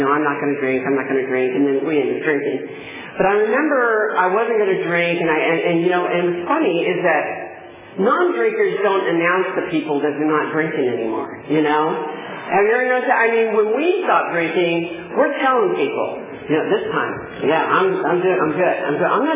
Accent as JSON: {"language": "English", "town": "Palm Springs", "region": "California", "country": "United States", "tie": "born or raised there", "also_born_or_lived": "Oklahoma", "lives_now": "Visalia, United States", "said": "because I was raised here in Palm Springs and in the Valley. So anyway, I'm back here in Visalia."}